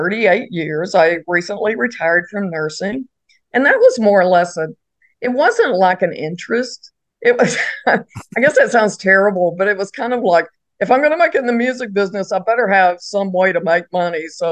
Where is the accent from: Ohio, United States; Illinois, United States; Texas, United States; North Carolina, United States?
Texas, United States; And I started off really, I grew up in Texas, which of course in Texas, it's country music.